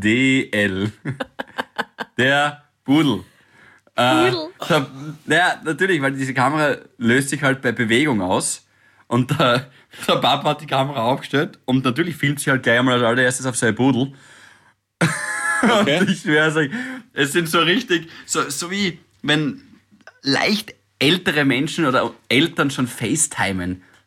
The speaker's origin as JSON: {"language": "German", "region": "Styria", "country": "Austria", "said": "natürlich als Steirer mit Kernel und so weiter, ich weiß eh, dass es gut ist"}